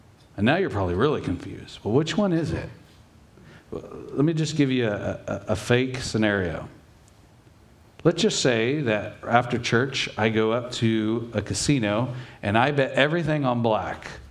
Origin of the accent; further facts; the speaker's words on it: Long Beach, California, United States; But where I grew up in Long Beach, everything was passed down.